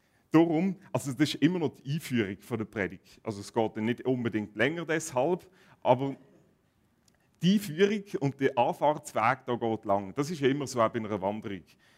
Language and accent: German; Switzerland; Ich schaue in verschiedene Gemeinden, auch bei uns in der Schweiz.